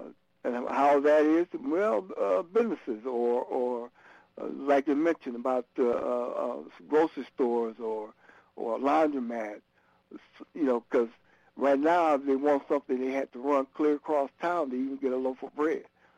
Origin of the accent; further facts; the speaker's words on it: Freeport, United States; I remember born and raised in Freeport, and I remember that the neighborhood was a very thriving community.